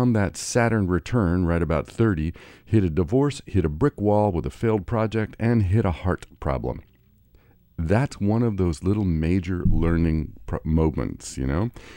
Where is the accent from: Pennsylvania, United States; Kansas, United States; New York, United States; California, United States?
Kansas, United States; I grew up in Kansas.